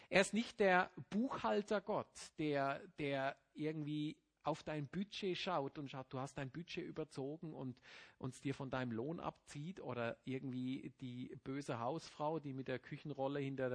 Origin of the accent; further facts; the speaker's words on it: Germany; Wir sind ja als Deutsche meistens neidisch auf die Schweizer.